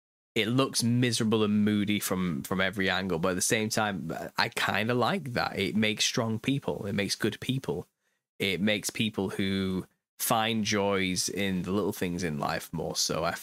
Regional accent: Yorkshire and the Humber, United Kingdom; Maybe I hate Lancashire so much because I'm from Yorkshire.

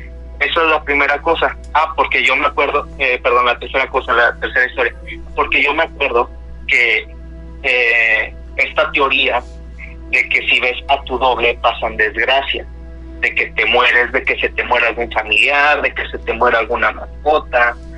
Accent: Ciudad Mante, Tamaulipas, Mexico; Las personas que somos de Ciudad Mante sabemos que no hay tren en la ciudad desde hace más de 20 años.

